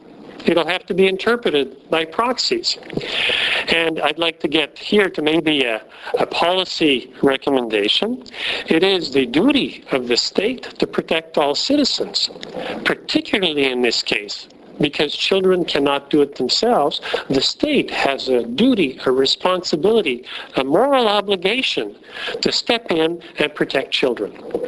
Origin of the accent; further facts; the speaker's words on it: France; first language French; English is a second language; And I don't know, I'm French. My mother tongue is French. I speak French every day with my wife and my kids.